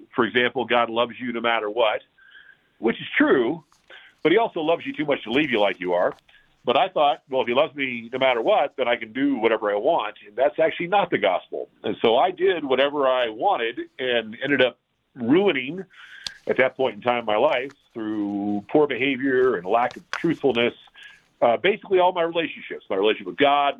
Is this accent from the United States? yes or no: yes; California, United States; I was raised out in Southern California by two wonderful parents.